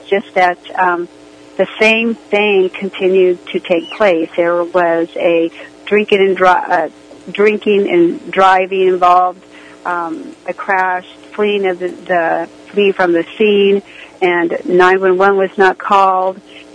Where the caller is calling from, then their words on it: Houston, Texas, United States; I'm in Houston, Texas.